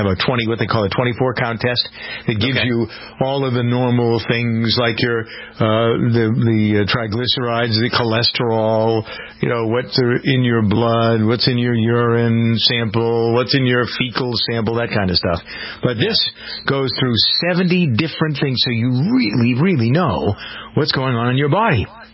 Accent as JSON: {"language": "English", "town": "Framingham", "region": "Massachusetts", "country": "United States", "said": "I come from Framingham, Massachusetts"}